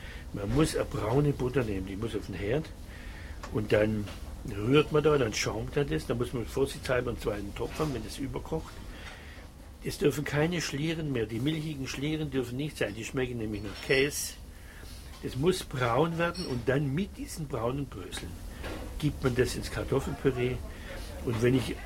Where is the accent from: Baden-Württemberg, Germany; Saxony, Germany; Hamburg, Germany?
Baden-Württemberg, Germany; Schwäbisch Gmünd; ich komme ja aus Schwäbisch Gmünd und das ist halt innerhalb des protestantischen Württemberg eine katholische Enklave